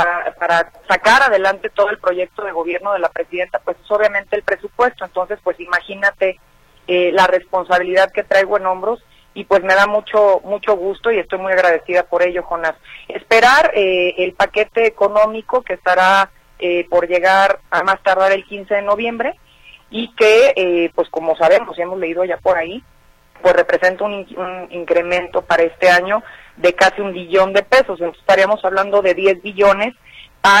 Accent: Jalisco, Mexico; soy la segunda jalisciense en la historia en presidir esta comisión

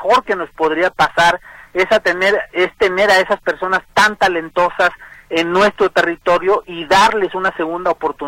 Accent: Mexico; como mexicanos, aunque estén de aquel lado o de este lado de la frontera, nos toca ayudarnos entre todos

